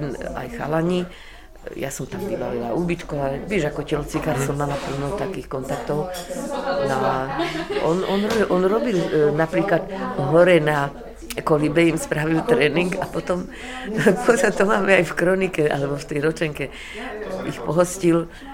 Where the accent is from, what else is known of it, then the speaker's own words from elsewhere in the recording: Levoča, Prešov Region, Slovakia; Ja som z Levočesom